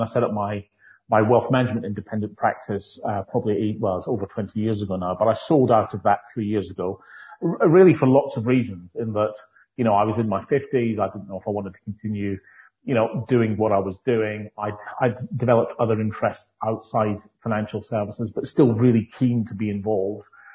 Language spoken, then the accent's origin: English; Scotland, United Kingdom; accent: Doric; first language Doric; Long story short, I'm a Scot. I grew up in the northeast of Scotland, so I'm a native Doric speaker, so I shall anglicise quite happily for you